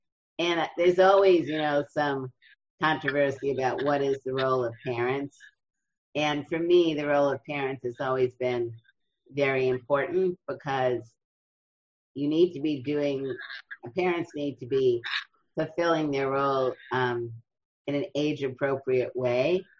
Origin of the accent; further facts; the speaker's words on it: Brooklyn, New York, United States; I grew up in Brooklyn, New York.